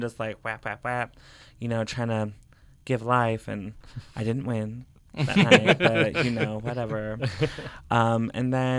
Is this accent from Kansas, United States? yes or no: no; Oceano, California, United States; Well, I've lived in like the five cities. I grew up in Oshano. I'm 28 now, so you know. Been there for what, 28 years?